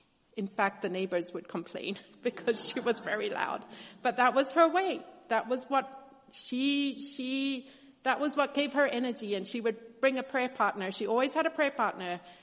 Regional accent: South Africa; I grew up in South Africa.

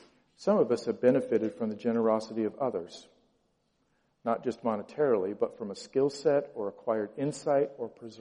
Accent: Washington, United States; I am from the 509. I grew up in Eastern Washington. And one of the things I learned living in the Tri-Cities

